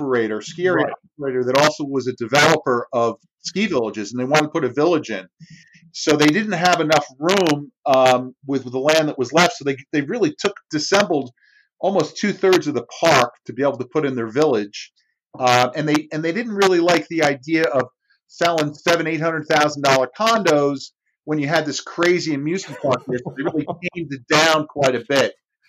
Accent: New Jersey, United States; I'll just be in Europe and someone will say, where are you from? I'm like, New Jersey.

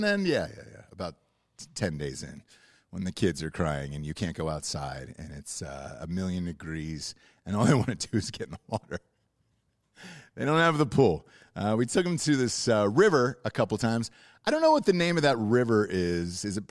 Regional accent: Georgia, United States; born or raised there

